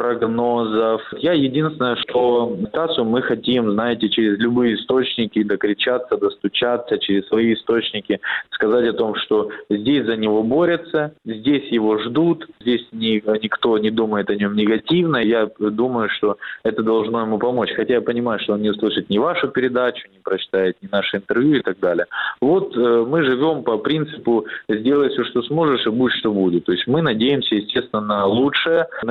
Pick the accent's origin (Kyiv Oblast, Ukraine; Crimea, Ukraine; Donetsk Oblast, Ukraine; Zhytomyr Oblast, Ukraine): Donetsk Oblast, Ukraine; Donetsk; born or raised there